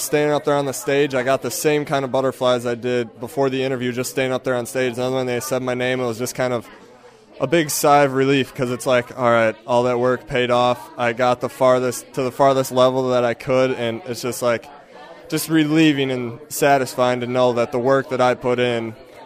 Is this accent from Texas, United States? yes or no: no; Randolph, Wisconsin, United States; I'm from Randolph, Wisconsin, small little town in south central Wisconsin.